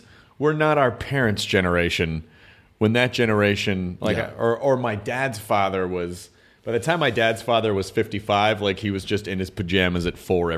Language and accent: English; United States; Here would be my approach. Here I go, guys. I'm from America.